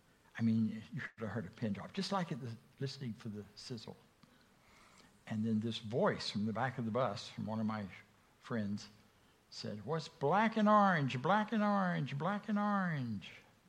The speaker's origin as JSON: {"language": "English", "region": "Florida", "country": "United States", "tie": "born or raised there", "said": "I grew up in Florida. On the west coast of Florida. I always thought God punished me because I grew up in Florida, but it was nowhere close to a beach."}